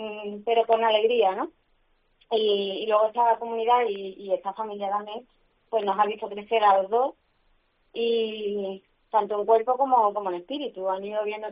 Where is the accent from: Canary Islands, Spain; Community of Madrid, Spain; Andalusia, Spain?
Andalusia, Spain; Málaga; accent: Malaga; Yo ya me podéis ver que tengo un poquito de acento malagueño. Y bueno, yo me he criado casi toda mi vida en Málaga, aunque mis padrinos son de Segovia.